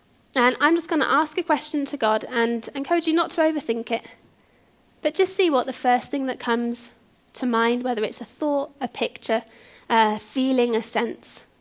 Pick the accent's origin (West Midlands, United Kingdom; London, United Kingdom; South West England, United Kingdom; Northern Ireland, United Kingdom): South West England, United Kingdom; Yate; now in Bradford, United Kingdom; I'm actually just from Yate originally, so even though I'm living up in Bradford now